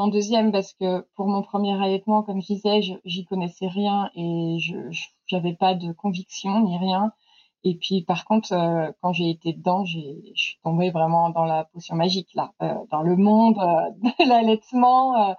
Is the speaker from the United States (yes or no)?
no; Brittany, France; now in Rambouillet, France; j'ai 37 ans, je suis illustratrice depuis 10 ans. À la base, je viens de la Bretagne, d'où un peu mon pseudo, mais maintenant, Maintenant, je suis à la lisière de la forêt de Rambouillet.